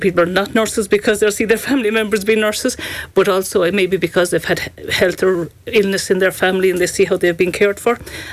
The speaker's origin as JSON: {"language": "English", "town": "Tralee", "region": "County Kerry", "country": "Ireland", "said": "I'm from Tralee, just outside the town. So Tralee's my home."}